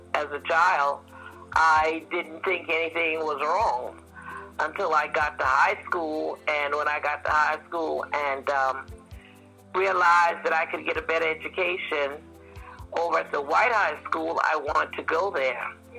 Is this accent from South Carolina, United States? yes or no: yes; Hollywood, South Carolina, United States; I grew up in South Carolina, a place called Hollywood, South Carolina, a very rural community. In fact, we used to call it the country.